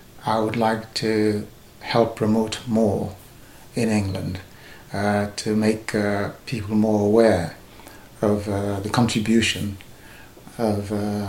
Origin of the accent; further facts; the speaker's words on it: Sierra Leone; being the son of my father growing up in Sierra Leone affected me